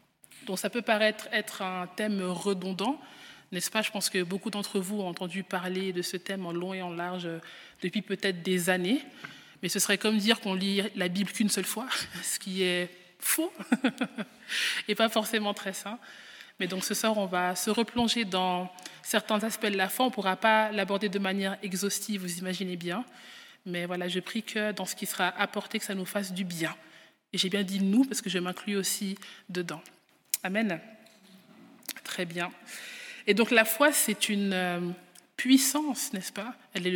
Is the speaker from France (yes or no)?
no; Geneva, Switzerland; J'ai grandi à l'Armée du Salut à Genève, je suis née, j'ai grandi à Genève.